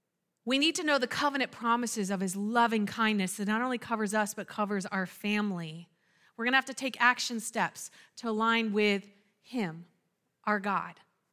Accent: United States; we Americans, I'm an American. I'm proud to be American.

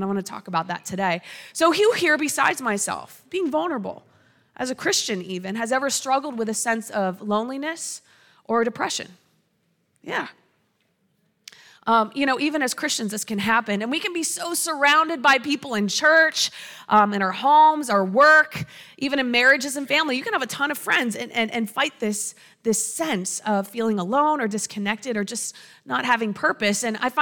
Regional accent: United States; hey, I am from York County through and through. I am proud. Listen, this is my home.

